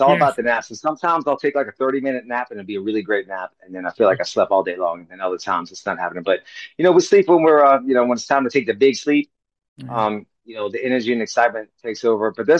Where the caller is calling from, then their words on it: Dallas, Texas, United States; Yeah, I'm at the house, man. Dallas, Texas.